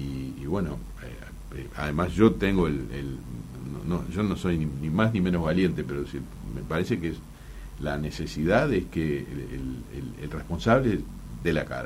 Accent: Uruguay; Yo soy un ciudadano uruguayo

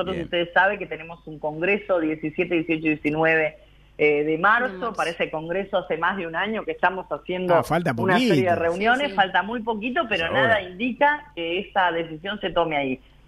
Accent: Montevideo, Uruguay; now in Chuy, Uruguay; yo no soy oriunda de Chuy, como dijeron por ahí, soy oriunda de Montevideo, pero... hace 20 años que vivo entre Chuy y la zona

